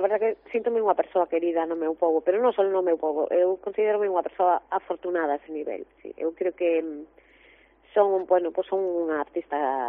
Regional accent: Ferrol, Galicia, Spain; E moi contenta pois de estar na miña terra, porque Ferrolterra é a miña é a miña terra e eu sou, estou absolutamente vinculada, ¿no?

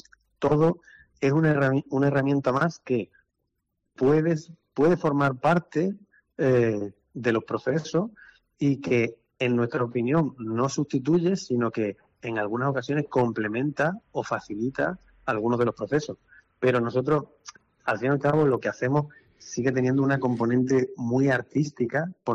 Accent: Extremadura, Spain; estamos orgullosos muchas veces de ser extremeños, de ser de almendralejenses o de una fiesta determinada que sucede en mi pueblo

